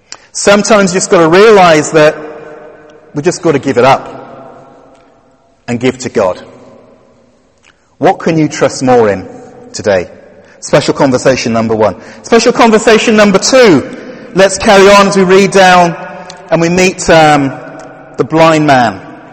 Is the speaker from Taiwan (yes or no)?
no; Barry, Wales, United Kingdom; I grew up in South Wales. And, where I lived, just around the coast of Barry, just outside of Cardiff, it's a place known for its hills.